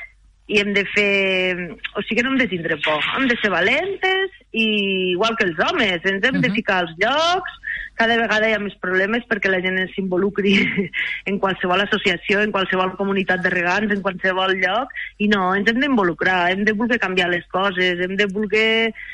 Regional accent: Almenar, Catalonia, Spain; Jo estic molt orgullosa de ser de poble. Jo soc d'Almenar i m'estimo molt el meu poble. I llavors, ser rural per mi és viure Almenar en un conjunt, en una comunitat, tota que és pagesa, que és agrícola

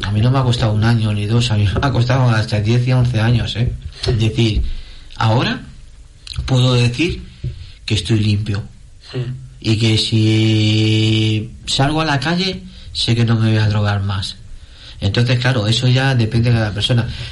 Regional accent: Madrid, Community of Madrid, Spain; si yo voy ahora a mi barrio a Madrid, yo nací en Madrid

